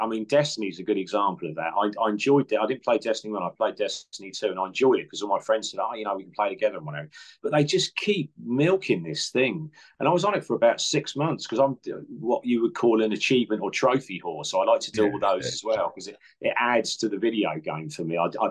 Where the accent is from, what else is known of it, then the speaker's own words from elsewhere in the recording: Portsmouth, South East England, United Kingdom; born there; now in London, United Kingdom; living in London, I'd try to go. I follow two teams. I was born in Portsmouth